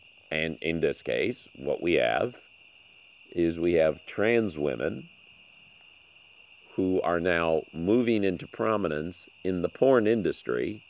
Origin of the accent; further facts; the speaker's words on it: Philippines; frankly, I grew up in the Philippines with the ladyboy phenomenon, so none of this shocks me.